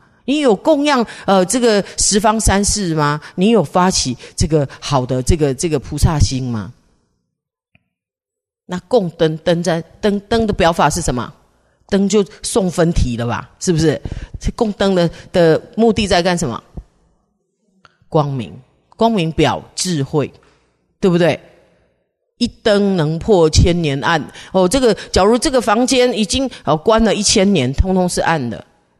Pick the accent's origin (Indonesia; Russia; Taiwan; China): China; 学习来说，尤其是学习、哦、我们中国人讲学活到老要学到老。